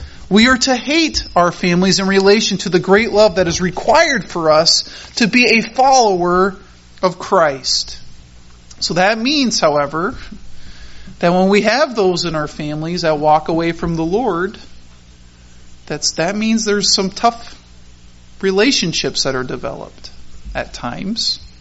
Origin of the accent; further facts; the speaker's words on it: Colorado, United States; I love campfires. I grew up in Colorado. I went camping often.